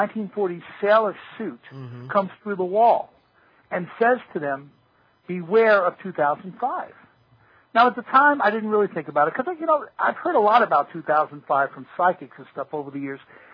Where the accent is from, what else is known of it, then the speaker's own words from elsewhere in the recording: New York, United States; I grew up on Long Island in New York, and, you know, I had a former government scientist living across the street from me.